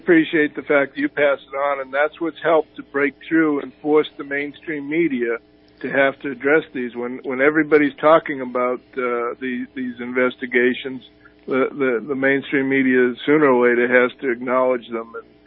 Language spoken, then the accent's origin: English; Boston, Massachusetts, United States; also born or lived in Texas; now in Indiana, United States; Originally from Boston, and I'm living in Indiana now, but originally from Boston, and I've never lost my accent.